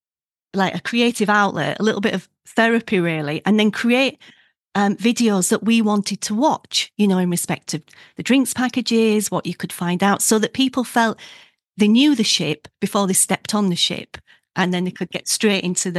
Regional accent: Yorkshire and the Humber, United Kingdom; So we're from Yorkshire in the north of England.

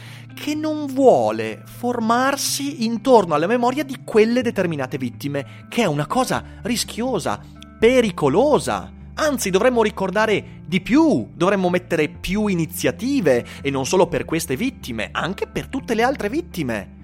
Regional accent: Schio, Veneto, Italy; Schio è una bella città, io la amo e poi ci vivo ed è bello parlarne. Quando io vado in giro per l'Italia e dico io sono di Schio, ne parlo sempre molto bene perché ci sto bene qui.

